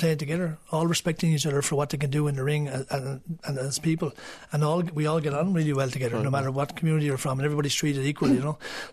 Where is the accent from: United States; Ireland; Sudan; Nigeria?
Ireland; are very, very talented and they have a lot to offer to our community, and at the end of the day, we're all Irish.